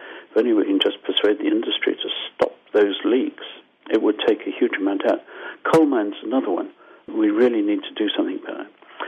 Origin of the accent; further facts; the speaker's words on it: Harare, Zimbabwe; accent: Zimbabwean; also born or lived in Canada; I'm Zimbabwean, as you probably got from my accent. Sorry, Zimbabwean Canadian. It's a mess. So I grew up with these fires, and in Harare in July, August, you choke.